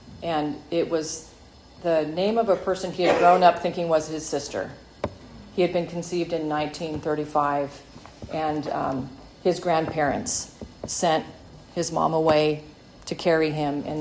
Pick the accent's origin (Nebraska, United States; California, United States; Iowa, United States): California, United States; Orcutt; What a great life in a lot of ways it was growing up in Orchid before all the development. When my folks moved here from Minnesota following a semi in a huge snowstorm across country